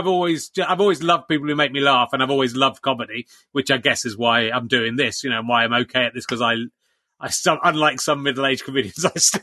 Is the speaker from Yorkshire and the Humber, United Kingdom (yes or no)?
no; South West England, United Kingdom; born or raised there